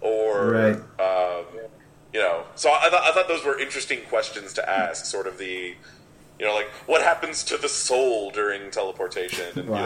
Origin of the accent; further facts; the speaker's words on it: Texas, United States; it's like I grew up in Texas, which is a mythology all unto its own.